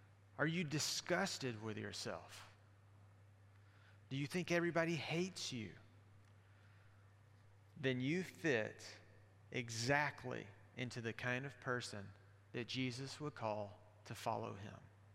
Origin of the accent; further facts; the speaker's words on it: Alabama, United States; I think about the pastor at my church growing up in Alabama.